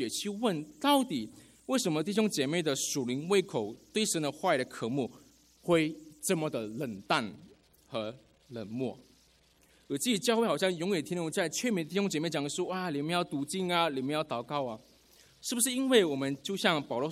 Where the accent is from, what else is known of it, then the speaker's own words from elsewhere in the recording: Malaysia; 那师母是台湾人，那我是马来西亚人。